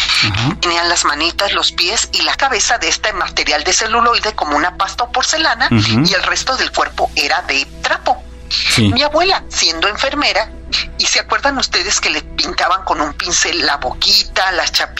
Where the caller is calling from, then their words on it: Querétaro, Mexico; de Querétaro